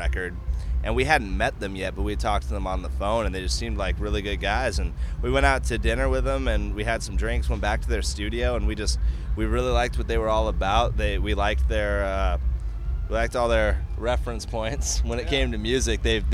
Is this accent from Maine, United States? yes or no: no; Alaska, United States; And I felt it too growing up in Alaska.